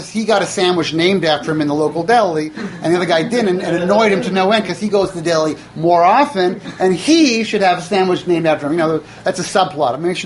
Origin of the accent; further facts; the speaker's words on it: Seattle, Washington, United States; When I grew up in Seattle, Washington, it's an Orthodox shul.